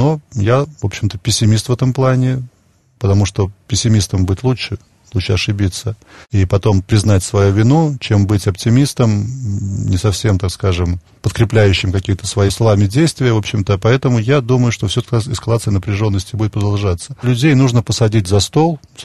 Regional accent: Belarus; когда все узнали, что я из Беларуси

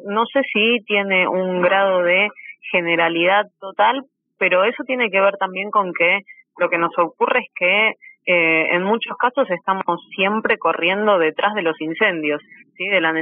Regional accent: Argentina; Lo que ocurre particularmente en mi país, en Argentina

